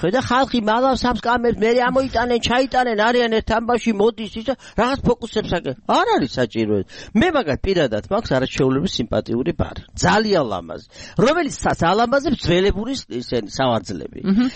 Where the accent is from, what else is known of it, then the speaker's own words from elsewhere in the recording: Dusheti, Mtskheta-Mtianeti, Georgia; მე ხო დუშეთიდან ვარ, დედის მხარეა ჩემი, იქ ვარ დაბადებული, გაზრდილი.